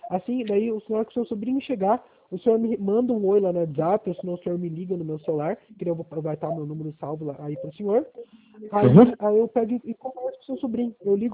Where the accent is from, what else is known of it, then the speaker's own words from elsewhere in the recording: Itapeva, São Paulo, Brazil; Não, eu sou de Itapeva.